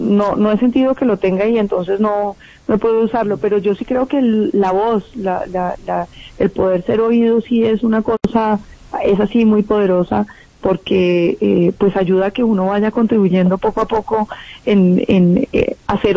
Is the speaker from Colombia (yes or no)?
yes; Colombia; construimos una nación donde quepamos todos y nos podamos querer como colombianos.